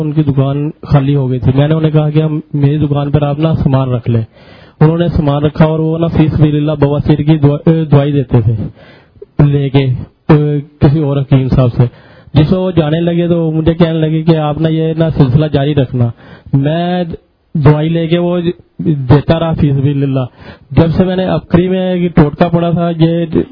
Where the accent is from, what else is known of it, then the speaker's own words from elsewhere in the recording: Sargodha, Punjab, Pakistan; میں سرگودا سے آیا ہوں